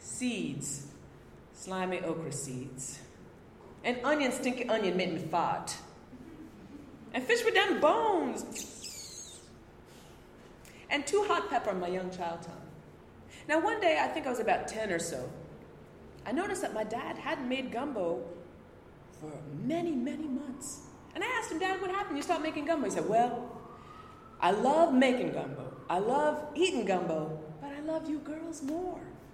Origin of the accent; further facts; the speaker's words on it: Montreal, Quebec, Canada; also born or lived in Vancouver / Istanbul; So I grew up in Montreal. I lived away from Montreal for many years. I grew up here, and when I was in my mid-20s or so, I moved to Vancouver. And then a little while after that, I moved to Istanbul. And then I moved back to Vancouver, and then I moved back here.